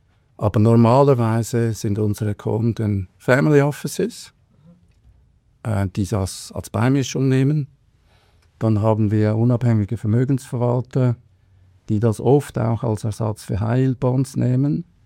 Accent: Zurich, Switzerland; ich bin in Zürcher Unterland aufgewachsen, habe an der Uni in Zürich studiert, Betriebswirtschaft und Recht.

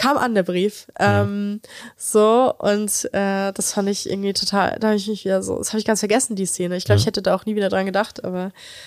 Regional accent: Bavaria, Germany; ich war den großen Teil meiner Kindheit immer in Franken. In so einem absolut kleinen Kaff mit 63 Einwohnern. Es gab da irgendwie so 10 Häuser oder so.

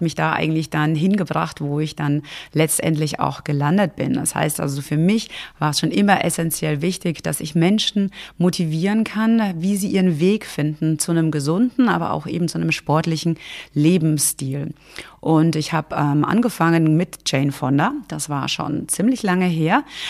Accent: Bavaria, Germany; Also original komme ich aus der Nähe von Nürnberg, aus einer ganz kleinen Stadt.

